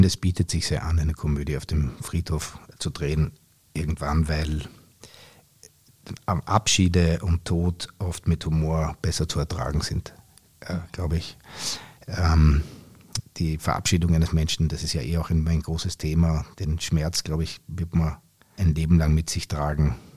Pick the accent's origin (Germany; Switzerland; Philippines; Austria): Austria; also born or lived in United States; Ich bin in Amerika geboren, weil mein Vater beruflich dort war und bin dann als kleines Kind erst nach Österreich gekommen.